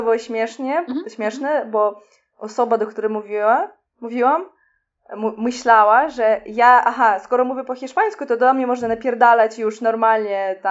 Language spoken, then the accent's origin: Polish; Russia; now in Poland; ja jestem z Rosji, Vlad jest z Białorusi, ale mieszkamy w Polsce.